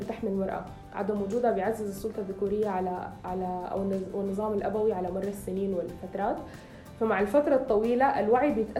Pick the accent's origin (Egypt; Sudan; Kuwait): Sudan; خلينا نتكلم عن بلدي يعني، بما أنا سودانية يعني